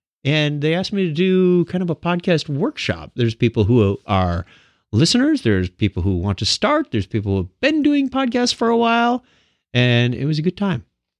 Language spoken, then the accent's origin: English; Phoenix, Arizona, United States; from Phoenix, Arizona